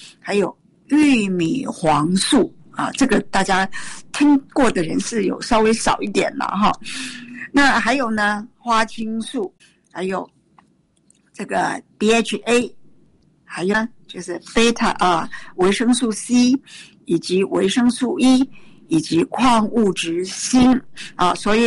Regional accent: Taiwan; 我们在台湾，我们台湾人呢、很糟糕的、从小很多人就四眼田鸡

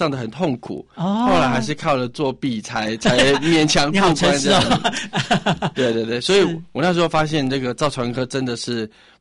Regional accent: Tainan, Taiwan; 因为我们住台南有一些汽车零件的那种喷漆厂

